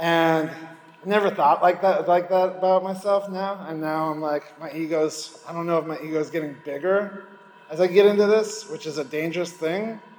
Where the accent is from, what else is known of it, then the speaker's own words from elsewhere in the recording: Naples, Florida, United States; now in Tampa, United States; I'm from Naples, and I'm up in Tampa